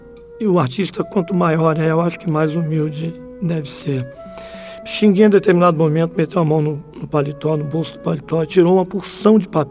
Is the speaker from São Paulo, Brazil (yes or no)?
no; Rio de Janeiro, Brazil; Foi, eu quando nasci em Madureira, eu fiquei... Da maternidade fui direto para o que chama de Zona Oeste hoje em dia, no Rio de Janeiro, né?